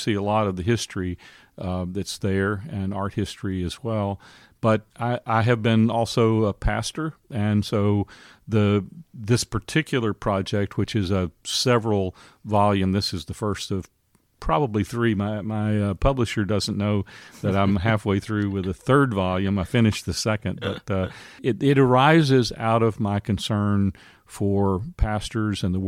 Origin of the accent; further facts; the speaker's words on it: Denton, Texas, United States; So I grew up in the Dallas area in Denton, Texas, just north of Dallas.